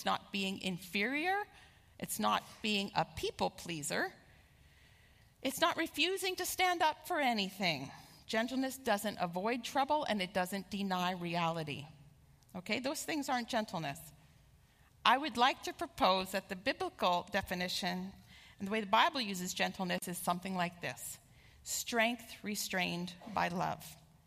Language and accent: English; Pennsylvania, United States; I'm from Pennsylvania, in case you're new.